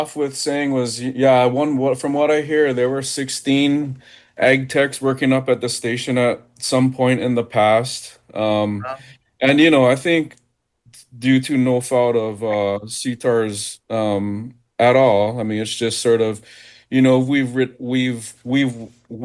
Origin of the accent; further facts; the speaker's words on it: Hawaii, United States; I mean, I came from Big Island